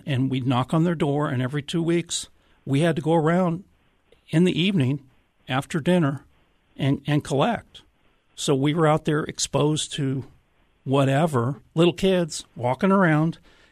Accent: Des Moines, Iowa, United States; I grew up in Des Moines. And in 1982, I was managing a record store in Des Moines

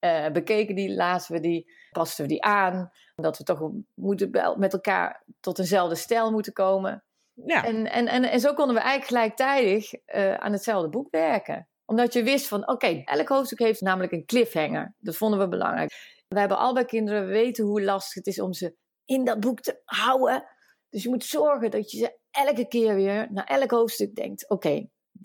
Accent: North Brabant, Netherlands; En wij zijn een vrij grote familie in een klein dorpje in Brabant.

